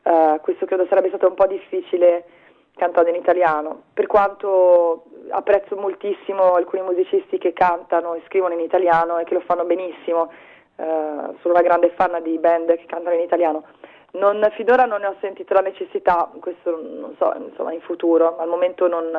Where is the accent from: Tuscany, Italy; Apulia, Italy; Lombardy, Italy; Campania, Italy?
Tuscany, Italy; Florence; now in Bologna, Italy; mi sono spostata da Firenze qui proprio perché la scena musicale emiliana la trovavo molto interessante e ho pensato che mi sarebbe piaciuto vivere qua